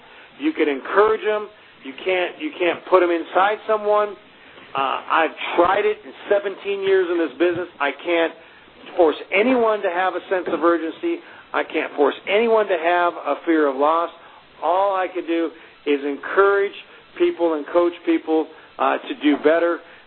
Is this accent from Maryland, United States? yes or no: no; Ada, Oklahoma, United States; now in Albuquerque, United States; When I moved to Albuquerque from Ada, Oklahoma, this state, I picked up a little booklet